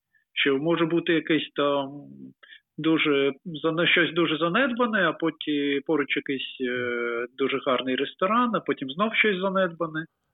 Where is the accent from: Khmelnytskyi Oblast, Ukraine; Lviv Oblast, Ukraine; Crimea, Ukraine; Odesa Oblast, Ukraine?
Odesa Oblast, Ukraine; Odesa; Я ж народився, виріс в Одесі і дуже любив старовинні квартали.